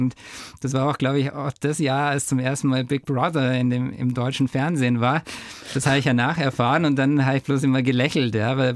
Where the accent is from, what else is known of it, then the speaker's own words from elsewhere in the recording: Germany; accent: German; ich habe damals einen sehr deutschen Akzent auch gehabt